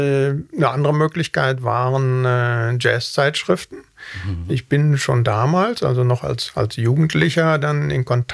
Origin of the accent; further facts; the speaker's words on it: Wanne-Eickel, North Rhine-Westphalia, Germany; born there; Ich bin mitten im Ruhrgebiet geboren, Wanne-Eickel. Also mehr Ruhrgebiet geht nicht.